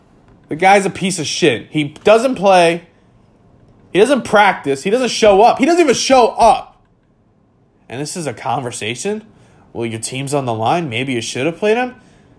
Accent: New York, United States; I'm from New York. I was raised in New York. I love New York.

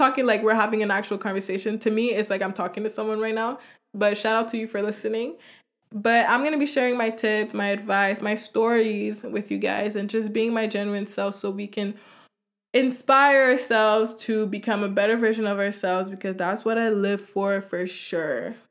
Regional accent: Montreal, Quebec, Canada; if you want to be hood with it or whatever. I'm 22. I'm from Montreal.

